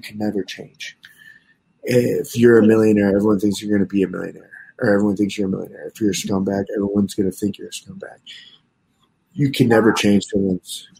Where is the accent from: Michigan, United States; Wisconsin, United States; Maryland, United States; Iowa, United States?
Michigan, United States; We're both from Michigan, I think.